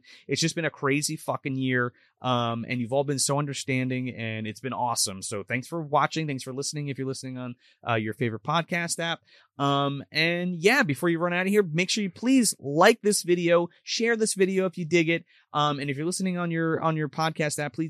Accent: New Jersey, United States; And I'm very excited because we're from New Jersey.

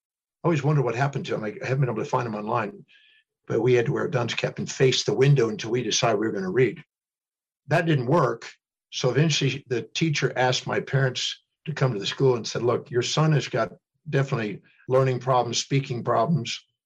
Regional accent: Houston, Texas, United States; born there; I was born in Houston, Texas, 1954. So I'm going on 68.

